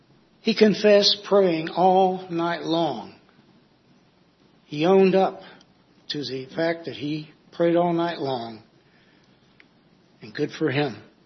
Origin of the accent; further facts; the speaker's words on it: Missouri, United States; That said, I'm from the Show Me State, so I like to be shown or to show visually. So I do not know if it is the water we drink growing up